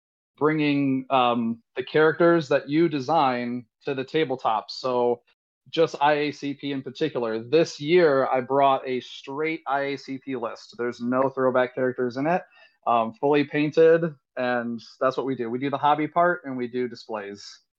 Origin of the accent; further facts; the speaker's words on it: Indiana, United States; I'm from Northeast Indiana, and we had great weather.